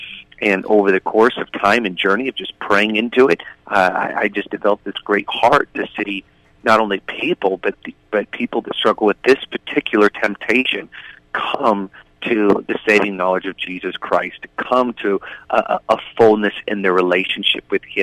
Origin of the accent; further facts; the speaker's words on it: Seattle, Washington, United States; how I grew up in Seattle and always felt like I was just drawn towards the gay community.